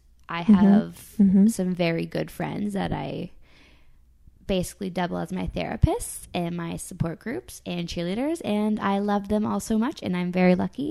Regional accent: Stouffville, Ontario, Canada; Stouffville, Ontario. Yeah, born and raised. So I grew up basically like 45 minutes from the city.

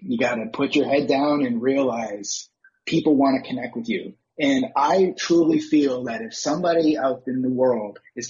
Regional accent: Canada; And I grew up in Canada. So I'm living in the East Coast of Canada.

